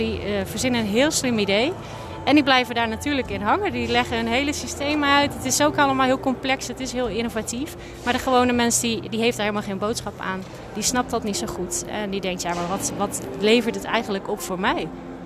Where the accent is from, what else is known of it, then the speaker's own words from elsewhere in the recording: Uden, North Brabant, Netherlands; Uden, de gemeente Uden, ja.